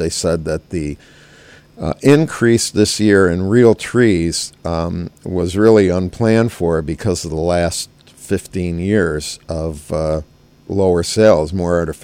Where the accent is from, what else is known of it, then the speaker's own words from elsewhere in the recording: Gloversville, New York, United States; I grew up in Gloversville and when I was a kid, and you know, I still live down there.